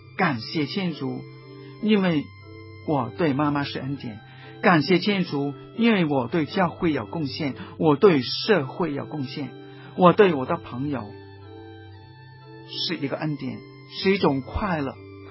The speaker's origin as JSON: {"language": "Chinese", "country": "Hong Kong", "said": "身为中国人，身为香港人为荣"}